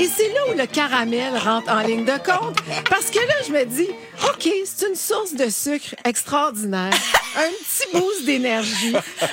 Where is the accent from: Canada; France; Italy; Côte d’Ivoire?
Canada; Je vais reprendre où elle a quitté, c'est-à-dire en tant que bonne Canadienne.